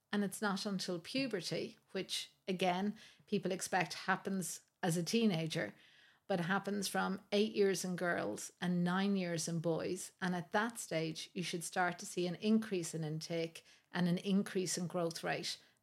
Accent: Ardee, County Louth, Ireland; I was born and raised in RD in County Louth, went to Trinity for my undergraduate.

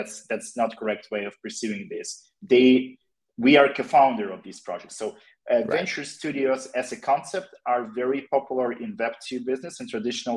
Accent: Ukraine; So it's but we are all from Ukraine.

